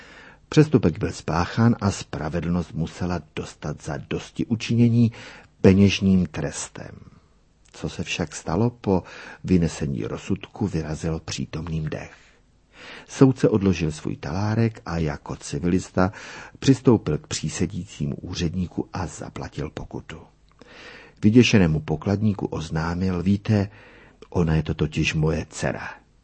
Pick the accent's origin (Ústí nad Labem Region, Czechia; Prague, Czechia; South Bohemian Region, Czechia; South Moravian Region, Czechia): Prague, Czechia; also born or lived in United States; Jsem narozen a vychován v Praze z hanáckého otce a středoslovenské matky.